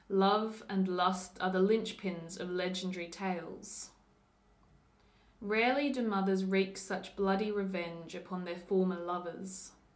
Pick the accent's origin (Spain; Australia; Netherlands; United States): Australia; Canberra, Australian Capital Territory; born there; also born or lived in Newcastle; my family is Australian. I was born in Canberra, and I think the accent in Canberra is a bit softer. Whereas then I moved to Newcastle, which is about an hour and a half north of Sydney